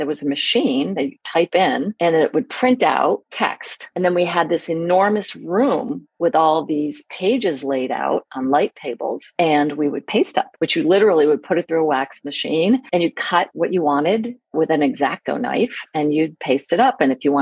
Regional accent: Rhode Island, United States; I was from Rhode Island.

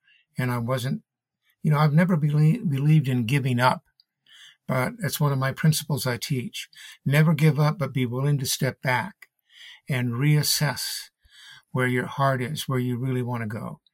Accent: Colorado, United States; born there; knew that I wanted to finish the last chapters of my life in the mountains, where my soul, because I was born in Colorado, and where my soul was so fed.

